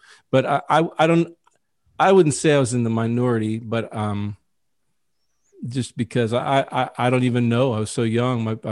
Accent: Nashville, Tennessee, United States; I grew up in Nashville. And so there was a lot of, especially back then, it was a lot of country music.

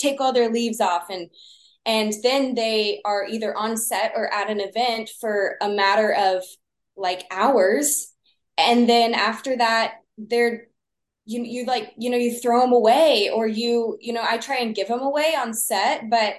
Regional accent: Texas, United States; I grew up in Texas, so very like fruitful summers.

